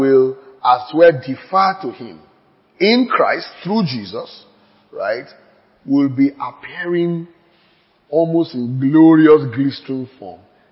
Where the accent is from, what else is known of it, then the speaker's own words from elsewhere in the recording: Ogun, Nigeria; You know, I'm not God either. I'm just a man. I'm from Ijebu.